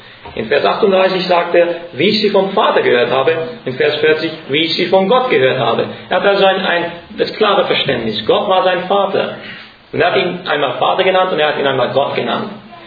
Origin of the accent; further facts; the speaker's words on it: Romania; first language Hungarian; German is a second language; meine Sprache ist Ungarisch, ich komme aus Rumänien, bin aber Ungar.